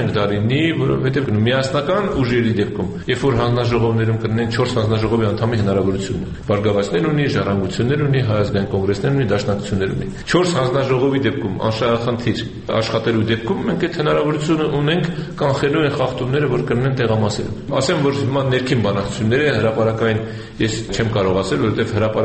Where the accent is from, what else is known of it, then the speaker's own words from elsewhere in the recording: Yerevan, Armenia; Ինձ որպես երևանցի ոչինչ չեն տվել։